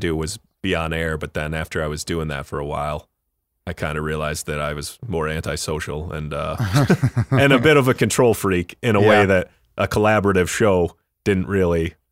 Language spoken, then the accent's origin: English; Buffalo, New York, United States; I'm from Buffalo. Well, Buffalo. Just outside of Buffalo, like a little between Buffalo and Rochester. And then, I went to Syracuse for college.